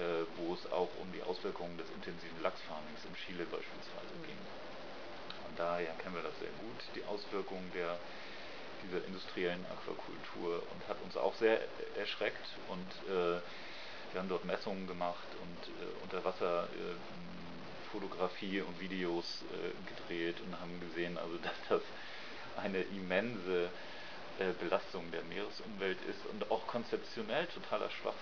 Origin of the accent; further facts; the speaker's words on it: Elmshorn, Schleswig-Holstein, Germany; ich bin in Elmshorn geboren und habe da die Nähe zur Nordsee mehr gehabt und zur Elbe. Und bin auch in der Gegend groß geworden